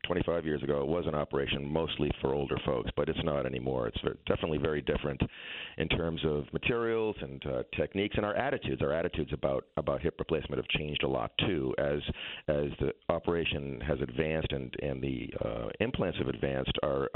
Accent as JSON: {"language": "English", "region": "Massachusetts", "country": "United States", "tie": "born or raised there", "lives_now": "Connecticut, United States", "said": "No, I grew up in Massachusetts, and then my wife said, \"This is where we're moving,\" and that's how it happened."}